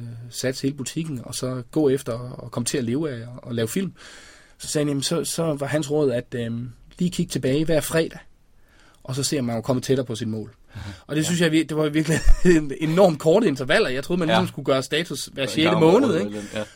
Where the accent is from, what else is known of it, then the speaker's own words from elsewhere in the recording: West Jutland, Denmark; da jeg voksede op i Vestjylland, og da jeg sad derovre og kiggede mod København